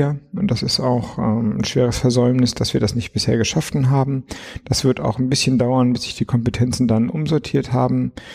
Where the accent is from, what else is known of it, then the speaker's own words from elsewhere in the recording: Flensburg, Schleswig-Holstein, Germany; ich komme aus Flensburg, gucke relativ stark nach Dänemark